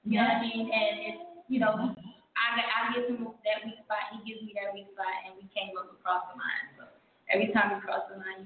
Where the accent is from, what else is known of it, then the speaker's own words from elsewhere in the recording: Philadelphia, Pennsylvania, United States; And I felt like his personality and my personality, I'm from Philly.